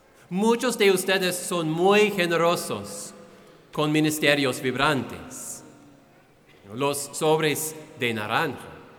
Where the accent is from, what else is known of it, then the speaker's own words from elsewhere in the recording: Dodge City, Kansas, United States; Aun cuando yo estaba en otro país, mi amiga me recordó que yo soy de Dodge City.